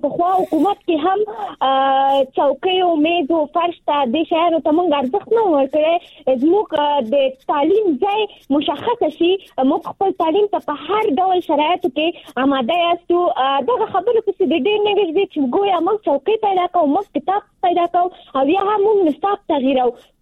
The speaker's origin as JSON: {"language": "Pashto", "region": "Nangarhar", "country": "Afghanistan", "lives_now": "Kabul, Afghanistan", "said": "ما د ننګرهار د ولایت نه فعلاً په کابل کې ژوند کوم او زه هم د نهم ټولګي زده کوونکی یم،"}